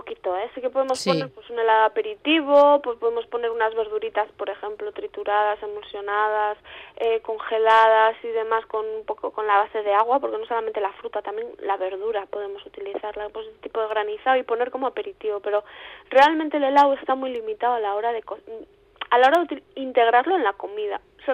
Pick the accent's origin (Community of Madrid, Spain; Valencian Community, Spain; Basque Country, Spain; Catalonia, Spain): Basque Country, Spain; San Sebastián; Por ejemplo, yo soy de Donosti